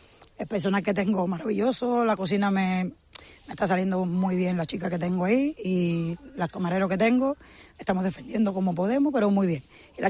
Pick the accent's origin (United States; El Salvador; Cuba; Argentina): Cuba; now in Foz, Spain; Soy cubana, llevo 18 años en Foz, vine por contrato de trabajo y me enamoré del pueblo y aquí quedé.